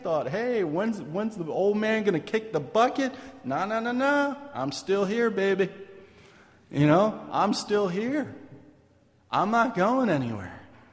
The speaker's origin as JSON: {"language": "English", "town": "Philadelphia", "region": "Pennsylvania", "country": "United States", "said": "I'm from Philadelphia. I can tell you it's possible."}